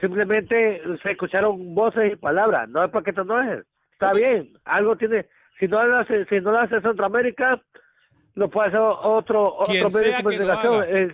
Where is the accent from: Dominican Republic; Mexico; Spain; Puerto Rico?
Mexico; now in South Carolina, United States; yo soy mexicano, Alex. Soy aquí de South Carolina.